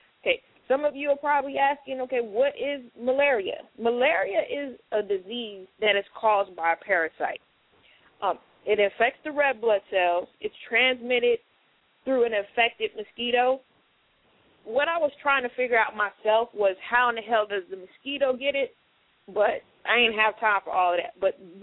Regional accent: Germany; I was raised in Germany, and in 1986, when the U.S. bombed Libya, you guys, I was 10 years old

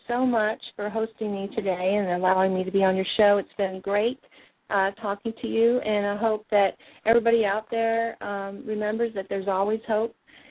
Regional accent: Texas, United States; I am actually a Texan at heart. I was bred there and born there, and I love Texas.

